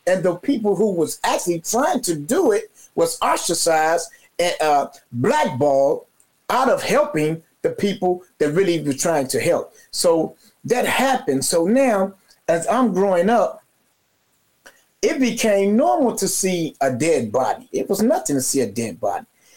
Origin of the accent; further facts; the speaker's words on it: Chicago, Illinois, United States; So I was born and raised in Cabrini. I grew up with Walter Barnett, the alderman. Him and my mother, they were partners, and we lived right down the street from each other.